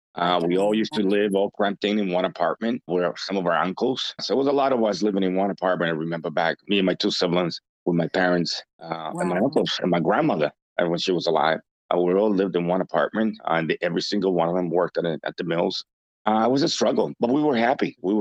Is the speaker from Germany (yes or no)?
no; Dominican Republic; now in United States; When I came from the Dominican Republic, I went to the Tarbox.